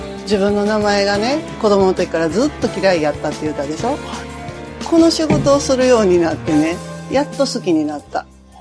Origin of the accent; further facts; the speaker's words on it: Sakurai, Nara, Japan; 出身はね、奈良県桜井市です。